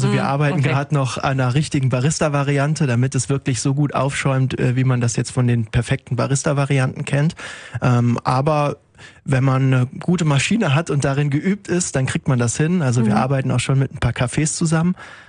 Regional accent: Bonn, North Rhine-Westphalia, Germany; now in Wuppertal, Germany; sondern in meiner alten Heimat in Bonn

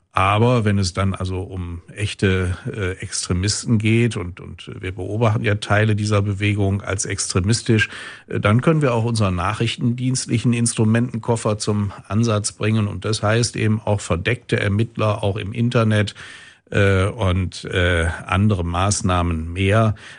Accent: Wuppertal, North Rhine-Westphalia, Germany; born there; Ich bin überzeugter Wuppertaler, in Wuppertal geboren und nach immer einigen Jahren, die ich die Stadt mal verlassen musste, zum Beispiel während meines Studiums oder meiner Bundeswehrzeit, bin ich dann immer wieder nach Wuppertal zurückgekehrt und ja, ich liebe diese Stadt.

